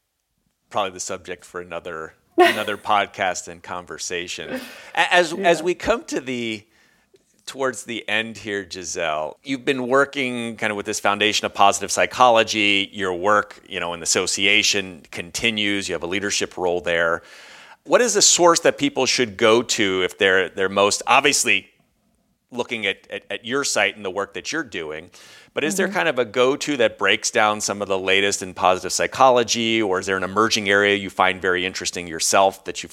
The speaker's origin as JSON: {"language": "English", "country": "United States", "lives_now": "Europe", "said": "We're both from the States, Americans, but we have been outside our country, I dare say, probably more than we've been in it."}